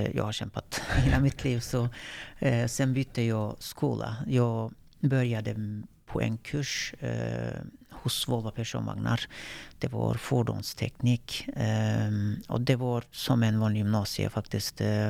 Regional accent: Kullo, Konya, Turkey; moved away as an adult; now in Sweden; Jag är född och uppvuxen i Turkiet. Kullo, en liten landsbygdsort i Konya. Det är inte längre landsbygd, man kan inte säga det, inte riktigt som förr, men ja, jag gick ut gymnasiet där. Efter gymnasiet flyttade jag till Sverige

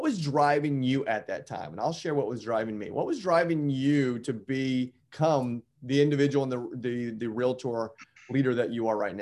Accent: Indiana, United States; also born or lived in Los Angeles; I was relatively new to the area, even though I was from Indiana, because I'd been in Los Angeles for 10 years

